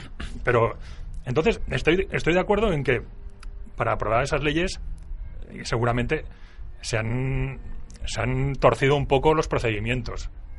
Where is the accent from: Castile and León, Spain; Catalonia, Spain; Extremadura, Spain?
Catalonia, Spain; Yo soy catalán, yo respondo al Parlamento de Cataluña